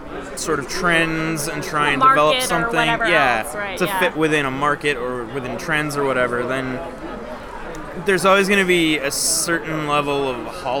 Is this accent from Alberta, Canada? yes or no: yes; Edmonton, Alberta, Canada; I'm from Edmonton